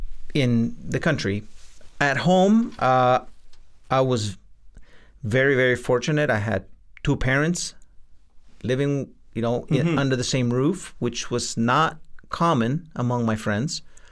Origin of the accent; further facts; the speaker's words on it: El Salvador; I was born and raised in Central America. I was born and raised in El Salvador. So life was poor.